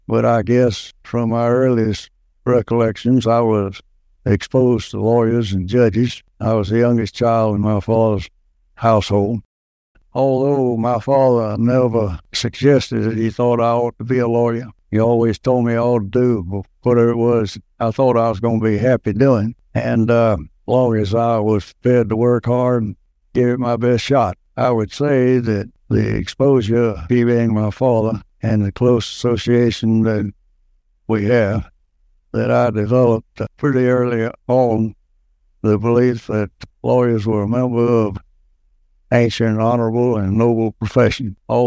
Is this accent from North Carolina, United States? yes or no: yes; Charlotte, North Carolina, United States; Well, I was born on August 21st, 1923, in the St. Peter's Hospital in Charlotte. My family lived there and have lived in Charlotte all my life, except when I was away at school and in the service.